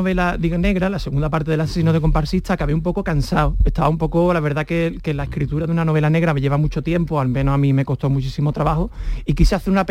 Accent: San Fernando, Andalusia, Spain; como tú, soy de San Fernando

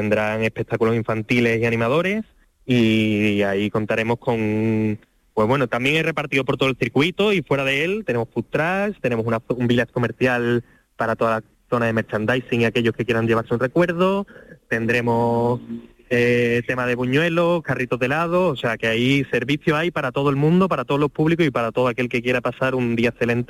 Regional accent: Andalusia, Spain; como andaluz estoy contentísimo

